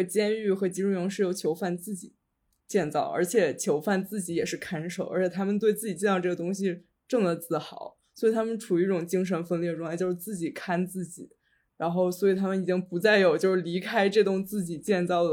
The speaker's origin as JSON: {"language": "Chinese", "region": "New York", "country": "United States", "said": "我是纽约人"}